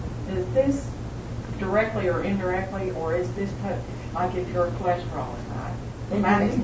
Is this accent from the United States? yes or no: yes; Savannah, Georgia, United States; I'm from Savannah, Georgia.